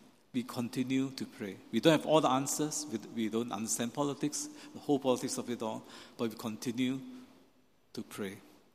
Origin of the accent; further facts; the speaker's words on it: Malaysia; moved away as an adult; In part because I'm a Malaysian. I was a Malaysian. And I was very Malaysian. You know, I was very involved. I love my country. In fact, I grew up in a very multicultural environment.